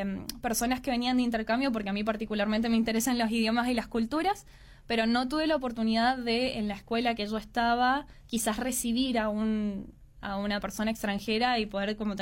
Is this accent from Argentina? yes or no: yes; Mendoza, Argentina; Como soy la única de Mendoza que va a ser más local quizás lo mío, pero siempre obviamente tenemos que hablar en general sobre Argentina.